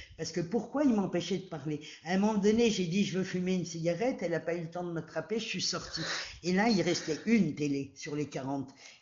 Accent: France; En France, à Paris, je suis une Française, j'ai un passeport

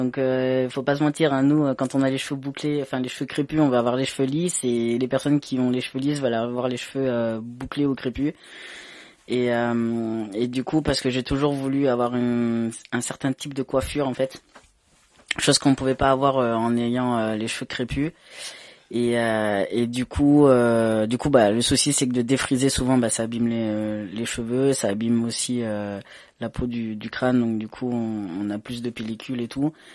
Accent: Réunion; also born or lived in Madagascar / Guadeloupe; je suis né à Madagascar. J'ai jamais habité là-bas, mais du coup je suis né et après j'ai toujours habité dans les îles, donc Réunion et Guadeloupe. Du coup j'ai la peau noire, enfin pas on va dire marron clair

